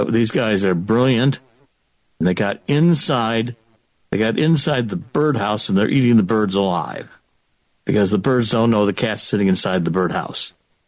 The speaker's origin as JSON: {"language": "English", "region": "Ohio", "country": "United States", "tie": "born or raised there", "said": "I grew up in Ohio. I went to St. Ignatius High School in Cleveland, and I graduated from Case Western Reserve before I got my PhD in political science at Harvard."}